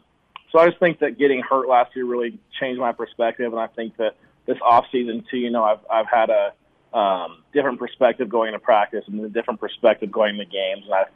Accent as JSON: {"language": "English", "region": "Washington", "country": "United States", "said": "So I'm super excited because I'm from Washington, and so I've got a lot of friends and close family members coming out"}